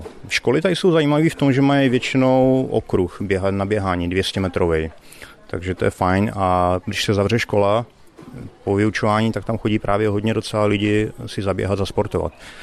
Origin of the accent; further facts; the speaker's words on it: Prague, Czechia; tak mi to tak nějak připomíná Prahu, já jsem původně z Prahy.